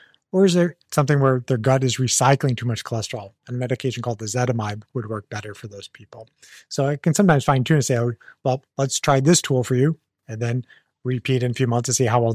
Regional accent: Missouri, United States; and I'm also from Missouri.

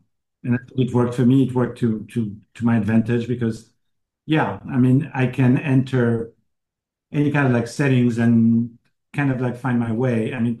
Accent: France; English is a second language; also born or lived in Paris; I was born in Paris. But my father worked for the postal service in France. And every time he got a promotion, we moved. So it's a little bit like a military family. So I actually grew up in Normandy, near Bordeaux, near Limoges.

